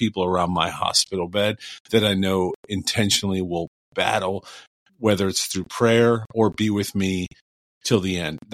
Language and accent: English; Cleveland, Ohio, United States; I'm from Cleveland. So in Cleveland, that's my 216.